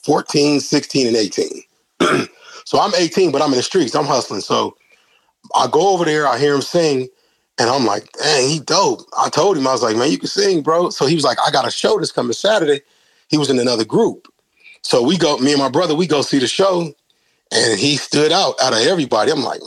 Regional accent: Gary, Indiana, United States; So me and Tweet is originally from Indiana, Gary, Indiana.

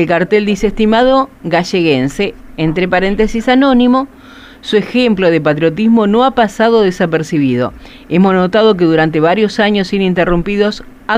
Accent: Argentina; cuando hay una cosa que a veces los argentinos decimos

